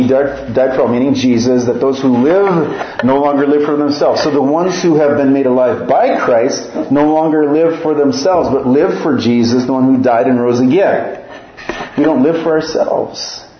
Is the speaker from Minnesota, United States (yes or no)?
yes; Minnesota, United States; accent: Minnesota; I grew up in Minnesota, so I've kind of lost the Minnesota accent, but grew up in northern Minnesota